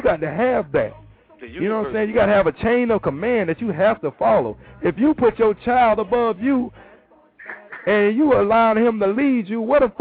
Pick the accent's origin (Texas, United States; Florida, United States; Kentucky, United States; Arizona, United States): Florida, United States; I ain't from Florida, though. I'm from Florida, but I ain't from Florida, dog.